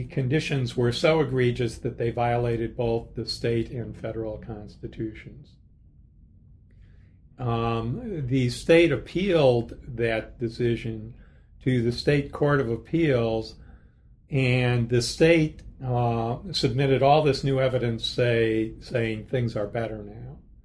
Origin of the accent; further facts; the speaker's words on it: Chicago, Illinois, United States; I grew up in the Chicago area. I had never really been in the South.